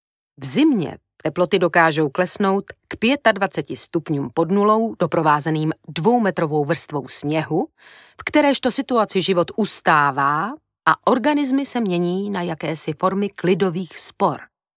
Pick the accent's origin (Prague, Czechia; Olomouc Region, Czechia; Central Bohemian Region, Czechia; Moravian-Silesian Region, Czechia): Moravian-Silesian Region, Czechia; Ostrava; born there; Určitým způsobem se vracím ke svým rodným kořenům. Narodila jsem se v Ostravě, podivně roztahaném městě, jehož obyvatelé by se klidně vešli na čtvrtinu skutečné rozlohy.